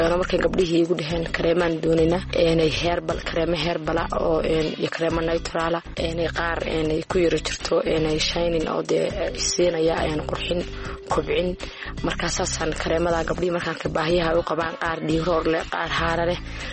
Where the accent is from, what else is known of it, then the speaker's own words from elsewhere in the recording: Sool, Somalia; markaan arkay baahiyaha ka jira gobolka Sool saas aan ugu talagalay inaan dadkayga uga faa'iideeyo